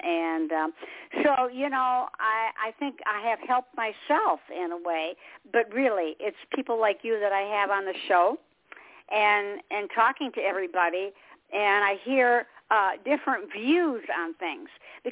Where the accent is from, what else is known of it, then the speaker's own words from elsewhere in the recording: Detroit, Michigan, United States; I'll put my headphones on, and I'm from Motown, I'm from Detroit, and I put on all my music